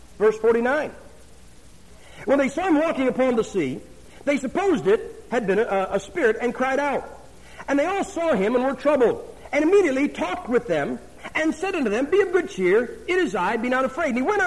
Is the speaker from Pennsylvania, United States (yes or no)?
no; Ohio, United States; Now we're from Ohio, correct?